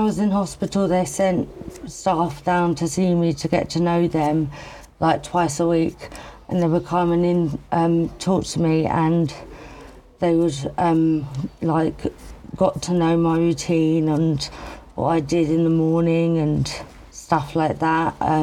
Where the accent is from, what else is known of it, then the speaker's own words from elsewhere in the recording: Rotherfield, South East England, United Kingdom; also born or lived in Crowborough; So I originally grew up in Crowbeck, East Sussex, and then I moved to a little village called Rotherfield when I was a bit older, when I was about 9. And I basically grew up there, and I lived right in the countryside